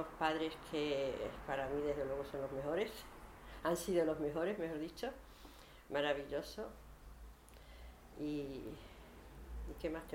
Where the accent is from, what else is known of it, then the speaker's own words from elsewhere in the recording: Calzadilla de los Barros, Extremadura, Spain; born there; yo nací en un pueblecito de aquí de Extremadura que se llama Calzadilla de los Barros. Es pequeño, ya es más grande, por supuesto.